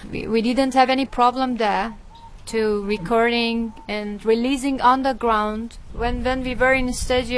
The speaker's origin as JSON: {"language": "English", "country": "Iran", "lives_now": "Dubai, United Arab Emirates", "said": "In Iran, the music is forbidden, so especially for women. So we're forced to leave our country, our memories, our family, unfortunately."}